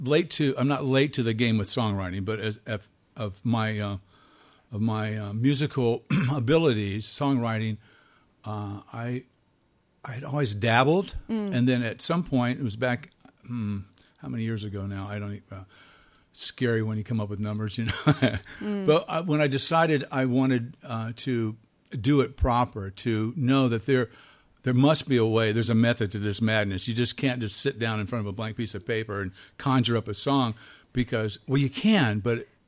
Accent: Florida, United States; I'm from Florida, so there's a lot of hurricanes going on right now as we speak. And in my childhood, we grew up just about every other week.

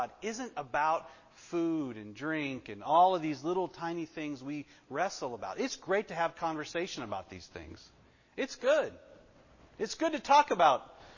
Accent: the South, United States; Because I grew up in the South, and we've talked about this a ton of times.

